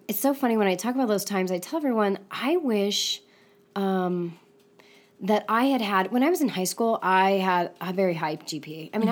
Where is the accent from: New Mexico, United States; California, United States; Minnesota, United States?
New Mexico, United States; Farmington; also born or lived in Durango, Colorado; I've lived in Farmington most of my life. I was born actually in Durango, Colorado. But it was an overnight thing, so yeah. I never lived there.